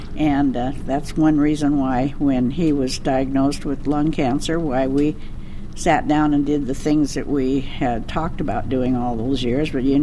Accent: Seattle, Washington, United States; I was born in South Lake Union, and I went to Lowell Grade School, Edmund Meaney Junior High, and I graduated from Garfield High School, so it's my city.

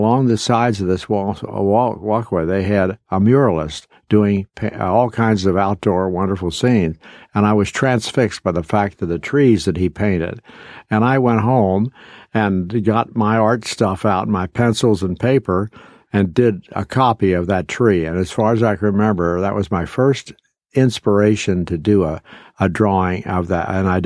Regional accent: Cincinnati, Ohio, United States; When I grew up in Walnut Hills, I was born in 1924, and Walnut Hills was a vibrant little community when I was growing up

